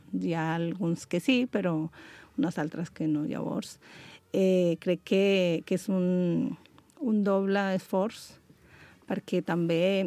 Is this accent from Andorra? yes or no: no; Colombia; De Colòmbia.